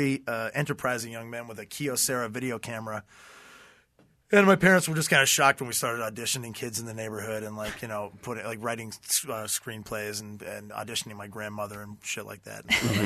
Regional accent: Canada; I'm Canadian. Yeah, let the jokes begin if you must.

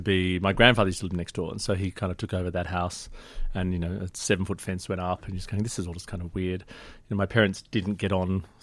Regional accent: Sydney, New South Wales, Australia; born or raised there; also born or lived in Birmingham, United Kingdom

